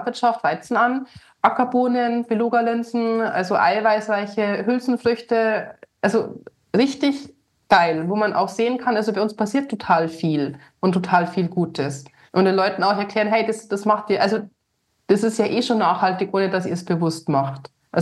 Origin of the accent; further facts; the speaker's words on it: Ramsau, Bavaria, Germany; Also ich bin aus der Ramsau, das ist der Berchtesgadener Talkessel, besteht aus 5 Einzelgemeinden und ich bin aus der, ich glaube, das ist die kleinste. Man sagt auch die eigensinnigste. Genau, ich bin direkt von hier, war dann aber fürs Studium weg und bin vor 7 Jahren wieder zurück nach Berchtesgaden gekommen.